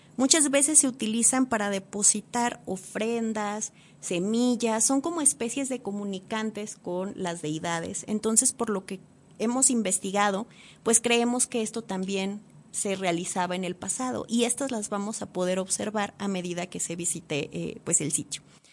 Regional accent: State of Mexico, Mexico; now in Durango, Mexico; cuando yo llegué aquí, la primera vez vine en 2007. Yo no soy originaria de Durango, soy originaria del Estado de México.

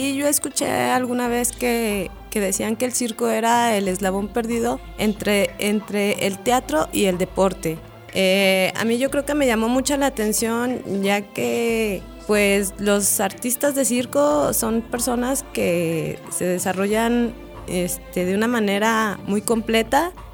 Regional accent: Durango, Mexico; yo soy de aquí de Durango.

